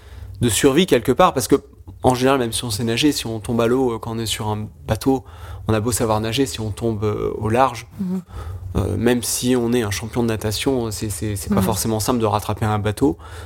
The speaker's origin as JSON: {"language": "French", "region": "Nouvelle-Aquitaine", "country": "France", "tie": "born or raised there", "said": "même si je suis originaire des Charentes"}